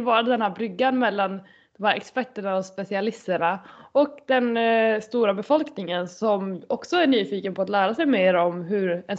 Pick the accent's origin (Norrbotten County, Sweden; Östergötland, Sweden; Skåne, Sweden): Norrbotten County, Sweden; Luleå; Men jag kom med ursprungligen från Luleå.